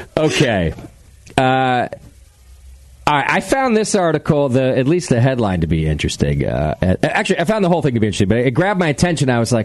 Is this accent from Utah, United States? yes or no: yes; Utah, United States; We're from Utah. We're proud to be from Utah.